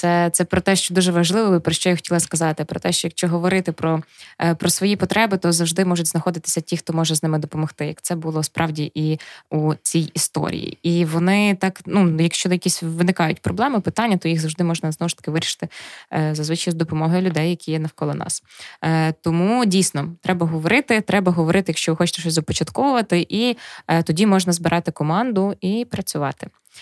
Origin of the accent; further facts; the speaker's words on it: Chervonohrad, Lviv Oblast, Ukraine; і я з Червонограда.